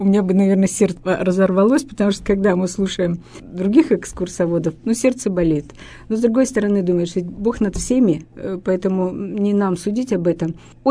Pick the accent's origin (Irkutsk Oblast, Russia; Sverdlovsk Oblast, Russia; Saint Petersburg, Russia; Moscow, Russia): Sverdlovsk Oblast, Russia; Yekaterinburg; Это моя гостья из Москвы, а я из Екатеринбурга.